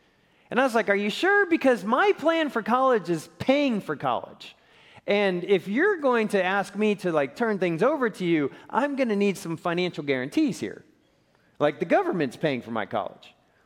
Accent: Colorado, United States; moved away as an adult; now in Houston, United States; I was sent here to Houston, Texas. Now, I was born and raised in Colorado.

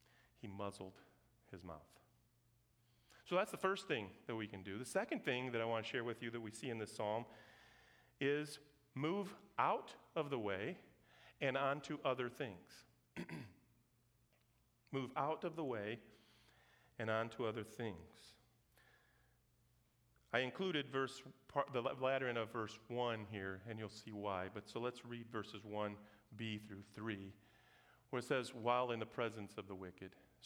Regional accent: Brazil; growing up in Brazil, soccer was a pretty big deal.

